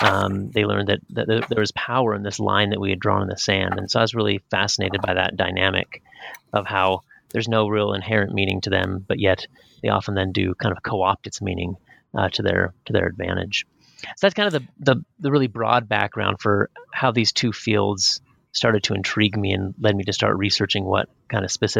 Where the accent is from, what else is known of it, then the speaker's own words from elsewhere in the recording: Pacific Northwest, United States; I've lived in the West for most of my life. I was raised up in the Pacific Northwest, up on the Canadian border